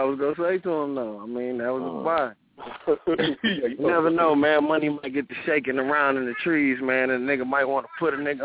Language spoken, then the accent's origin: English; Pontiac, Michigan, United States; Detroit, Pontiac is Pontiac. I'm from Pontiac, Michigan.